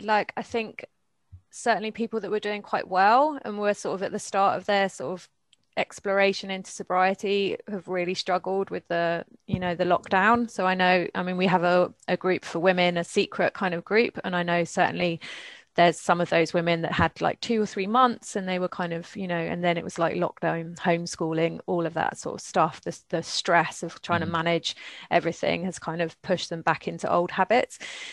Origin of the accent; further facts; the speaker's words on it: England, United Kingdom; now in France; I grew up in England, like, I know how we drink.